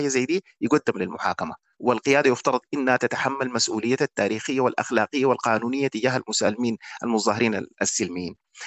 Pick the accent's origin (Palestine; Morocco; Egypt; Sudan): Sudan